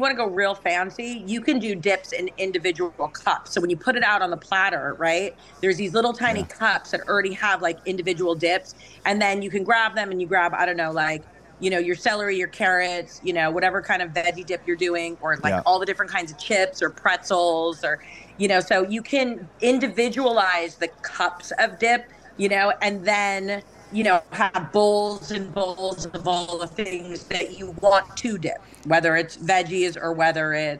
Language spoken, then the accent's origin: English; California, United States; I represented the 49ers because I'm from California.